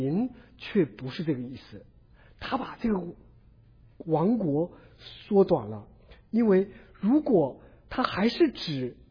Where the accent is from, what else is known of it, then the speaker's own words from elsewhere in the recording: China; now in United States; 我们从中国来到美国，需要在美国获得合法的身份